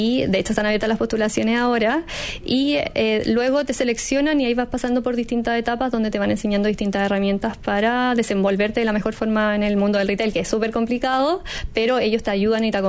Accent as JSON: {"language": "Spanish", "town": "Viña del Mar", "region": "Valparaíso", "country": "Chile", "said": "yo soy de Viña del Mar"}